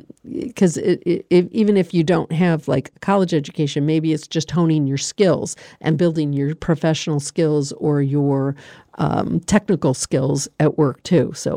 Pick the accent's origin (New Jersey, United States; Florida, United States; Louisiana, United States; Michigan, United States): Michigan, United States; now in Pennsylvania, United States; And we're from Michigan originally. We've lived in Pennsylvania since 1988.